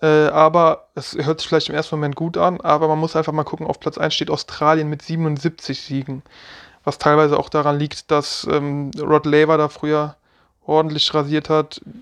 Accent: Athens, Attica, Greece; German is a second language; Griechische Hauptstadt, doch Athen, hatte ich recht, ja. Ja, jetzt hör mal, ist doch meine Heimat.

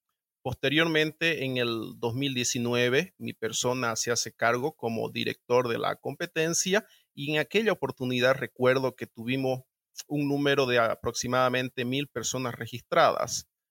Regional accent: Bolivia; básicamente eso nos ponía como bolivianos en desventaja con otros continentes y otros países

